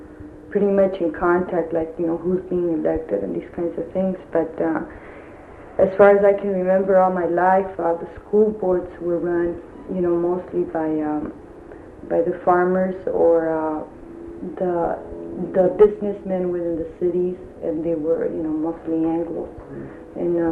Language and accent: English; Calexico, California, United States; I was raised in Calexico, California. Calexico, California is about, I would say, 80% Mexican-American.